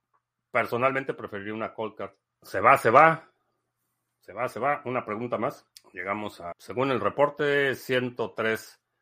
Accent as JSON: {"language": "Spanish", "region": "Mexico City", "country": "Mexico", "tie": "born or raised there", "also_born_or_lived": "El Salvador", "said": "yo crecí en la Ciudad de México y crecí en una zona relativamente tranquila"}